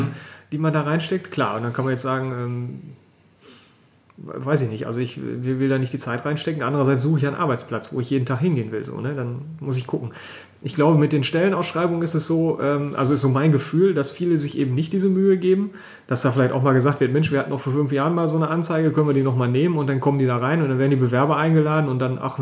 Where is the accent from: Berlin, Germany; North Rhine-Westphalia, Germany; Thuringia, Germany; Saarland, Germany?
North Rhine-Westphalia, Germany; Hille; Ja, ich komme ja auch aus dem Kaff, weißt du?